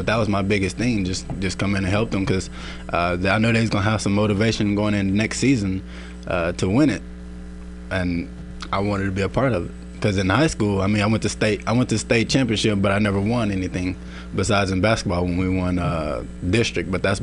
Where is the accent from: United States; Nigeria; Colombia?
United States; Mississippi; I'm born and raised in Mississippi.